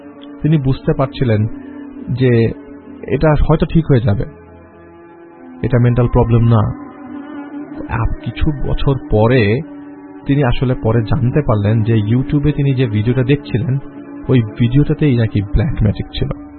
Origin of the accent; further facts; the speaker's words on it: Bangladesh; now in Canada; ছোটবেলাটা আমার কেটেছে অনেক ভেতরের একটা গ্রামে, যেখানে এসব সংজ্ঞাহীন ঘটনা দেখতে দেখতে আমি অনেক বড় হয়েছি। তারপর একদিন এসে পড়লাম দুনিয়ার অন্য একটা প্রান্তে, আধুনিক দেশ বলা চলে। স্বস্তির একটা নিঃশ্বাস ফেললাম, ভেবেছিলাম বাংলাদেশের অনেক কিছু এখানে আর দেখার লাগবে না